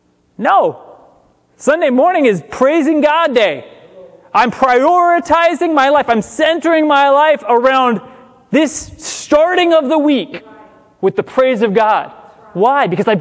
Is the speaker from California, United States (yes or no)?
yes; California, United States; And we don't, because we're Californian.